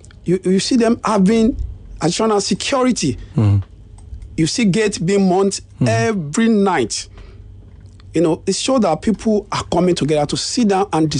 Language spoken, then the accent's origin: English; Shomolu, Lagos, Nigeria; we grew up together in Shomolu.